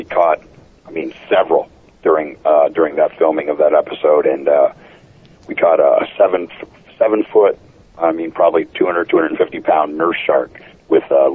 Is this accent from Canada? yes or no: yes; Canada; I grew up in Canada in a little village, population of about 100 people. My house was right on a river.